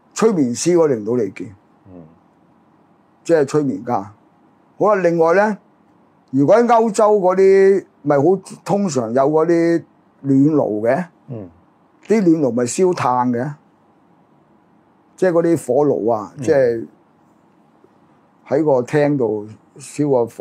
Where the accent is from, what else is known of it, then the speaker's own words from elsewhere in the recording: Hong Kong; 咁我哋香港人，你有冇净系你有鬼啊？